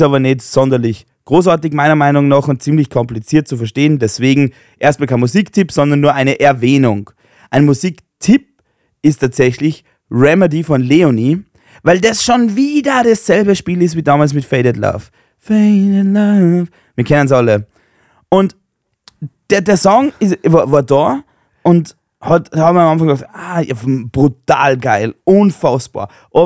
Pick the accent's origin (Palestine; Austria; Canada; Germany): Austria; dass wir ihn angehimmelt haben als Österreicher